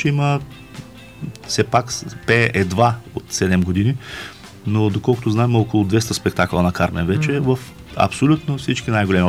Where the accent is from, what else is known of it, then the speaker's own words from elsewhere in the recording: Ruse, Ruse Province, Bulgaria; От Русе. Аз съм от Русе. Израснал съм в семейство.